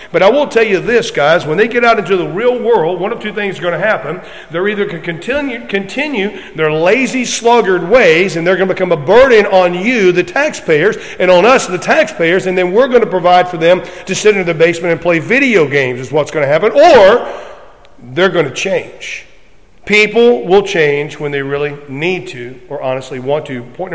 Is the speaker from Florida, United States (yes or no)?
yes; Florida, United States; And believe it or not, even growing up in Southwest Florida, there was a few times that it was cold.